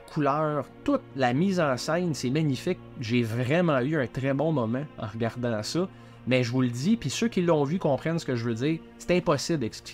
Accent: Deux-Montagnes, Quebec, Canada; Non, je viens de Deux Montagnes, effectivement. Puis, il n'y avait pas ça dans mon coin quand même.

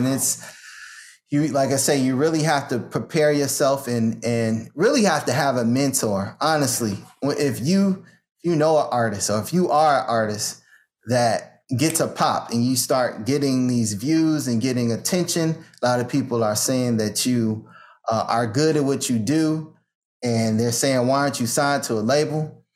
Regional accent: Chicago, Illinois, United States; growing up in Chicago, I got a solid foundation of how rough it can be, you know?

